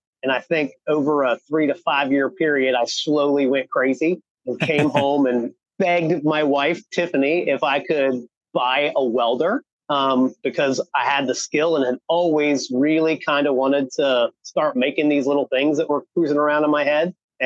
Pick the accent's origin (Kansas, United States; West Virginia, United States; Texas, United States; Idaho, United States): West Virginia, United States; moved away as an adult; now in Florida, United States; My origin story started out moving to Florida when I was 19 from West Virginia